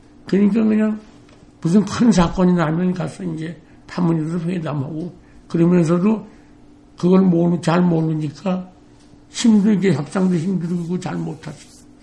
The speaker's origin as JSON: {"language": "Korean", "country": "South Korea", "said": "어디서 왔냐고, 한국에서 왔다니까"}